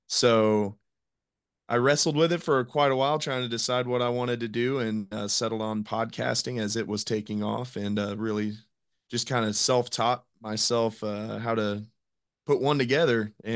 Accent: United States; Yeah, so like you said, I'm from the United States.

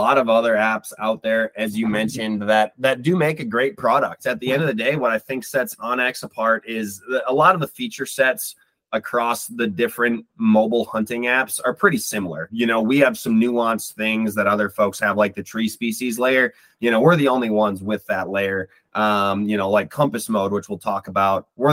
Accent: Wisconsin, United States; I grew up in Wisconsin. You know, with the Horicon Marsh is my backyard, which is the largest cattail marsh in North America.

